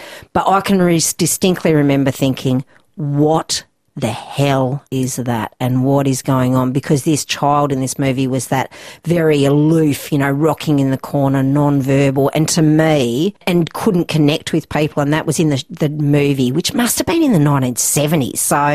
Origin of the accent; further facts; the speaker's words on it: Tasmania, Australia; also born or lived in Newcastle / Canberra; I was born in Newcastle and spent some early time in Canberra, but my family moved to Tasmania when I think I might have been about 7 or 8. And we lived in Tassie until I was 17. So all of my formative years were in Tasmania.